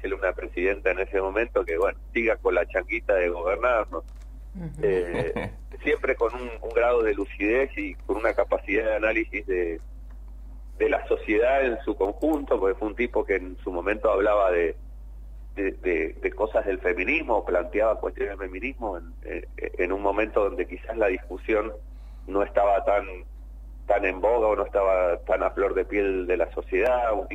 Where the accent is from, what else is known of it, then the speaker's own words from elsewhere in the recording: Mendoza, Argentina; nosotros los que somos mendocinos